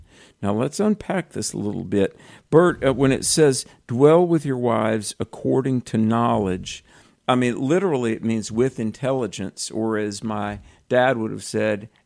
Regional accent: North Carolina, United States; in my home state of North Carolina, where that stabbing was on the train

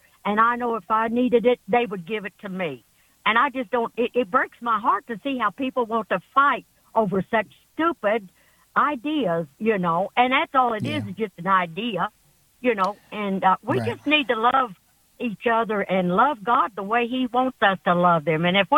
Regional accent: Arkansas, United States; I'm still from Arkansas.

